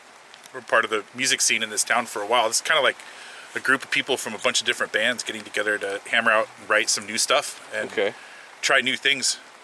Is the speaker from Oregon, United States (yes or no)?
yes; Oregon, United States; I mean, we didn't all grow up here, but Waylon and I grew up together in the Valley.